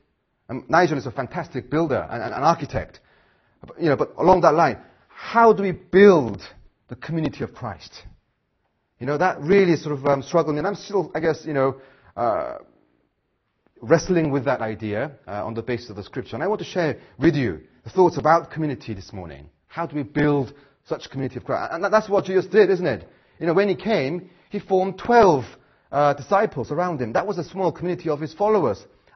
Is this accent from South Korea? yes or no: yes; South Korea; English is a second language; You know, I'm from Korea, as you can, as you know